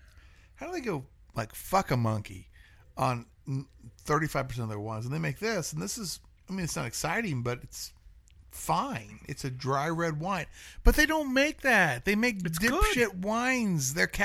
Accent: the South, United States; accent: Southern; I'm from the South. I talk with an accent.

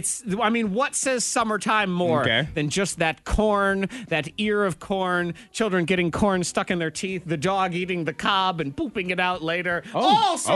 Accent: United States; That's because I'm an American.

